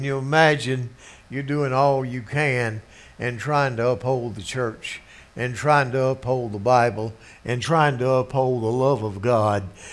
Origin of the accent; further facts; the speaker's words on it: Greenville, South Carolina, United States; I'm from Greenville, South Carolina, which is on the news because of the debate last night.